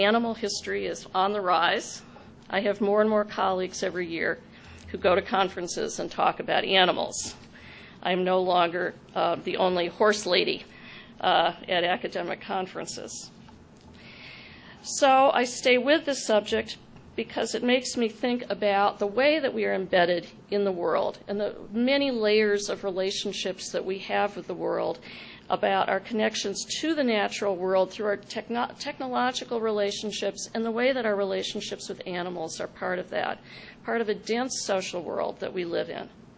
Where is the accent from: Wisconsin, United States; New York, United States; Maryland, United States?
Wisconsin, United States; Well, I grew up in Wisconsin, where my family owned a large dairy company and a number of farms.